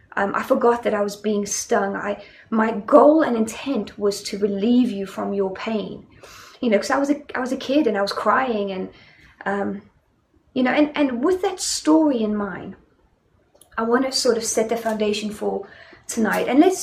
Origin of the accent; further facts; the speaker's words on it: Johannesburg, Gauteng, South Africa; you know I'm from South Africa. And as a child, I grew up in Johannesburg.